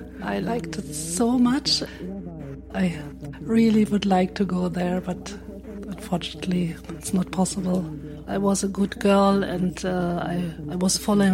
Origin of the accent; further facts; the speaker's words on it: Berlin, Germany; born there; English is a second language; In East Berlin. I was born in East Berlin. I was 22 years old, a student.